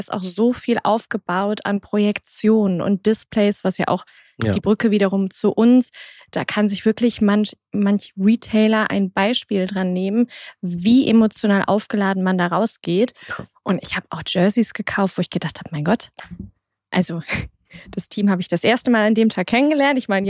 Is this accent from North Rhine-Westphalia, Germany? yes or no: yes; Cologne, North Rhine-Westphalia, Germany; born there; ich bin selber geborene Kölnerin